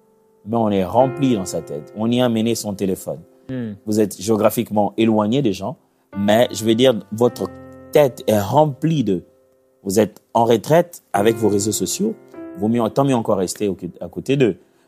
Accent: Kinshasa, DR Congo; moi, je viens de Kinshasa, dans la République démocratique du Congo.

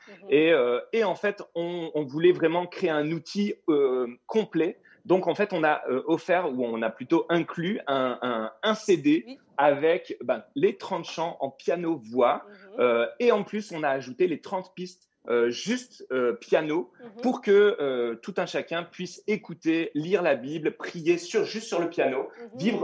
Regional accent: France; also born or lived in Quebec, Canada; on est des Français, on a vécu 10 ans au Québec

